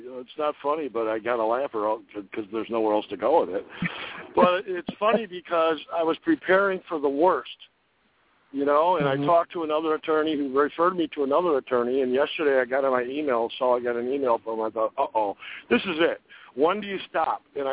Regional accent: Chicago, Illinois, United States; I'm from Chicago. I grew up with you.

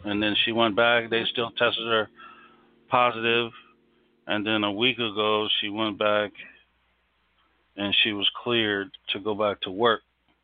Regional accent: Frederick, Maryland, United States; So I'm originally from Frederick, too, from Maryland as well.

